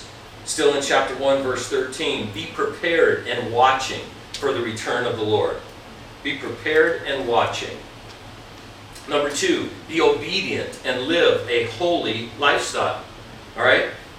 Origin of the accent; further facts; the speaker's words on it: Minnesota, United States; I grew up in Minnesota, so I come